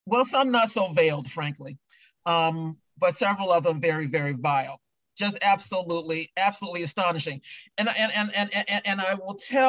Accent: Washington, District of Columbia, United States; I grew up in Washington, D.C. And so was very, very familiar with all of the, you know, political goings on in the nation's capital.

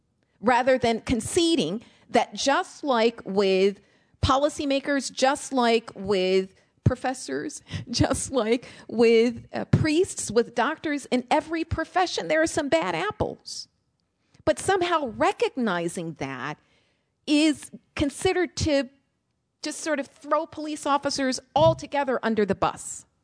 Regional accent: Chicago, Illinois, United States; I grew up in the Robert Taylor Homes of Chicago, the projects, what Reagan referred to as the concrete jungle.

